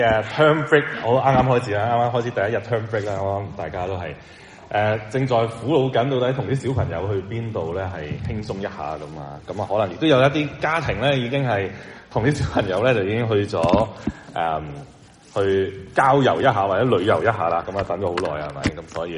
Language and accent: Cantonese; China; 在新年我们中国人的新年刚刚开始新一年的时候